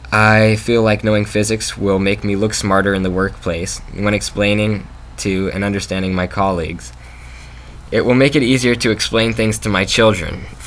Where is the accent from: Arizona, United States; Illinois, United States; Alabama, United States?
Arizona, United States; Tucson; I'm from Tucson, Arizona, in southern Arizona, near the Mexican border.